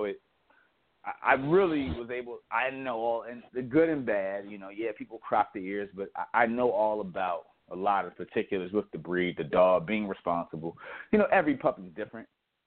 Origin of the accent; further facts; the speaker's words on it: Chicago, Illinois, United States; I learned, you know, I grew up in Chicago.